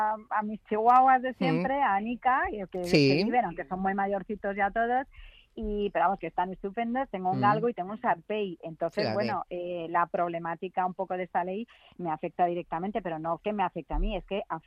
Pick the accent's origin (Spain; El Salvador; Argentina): Spain; soy muy monárquica, soy muy española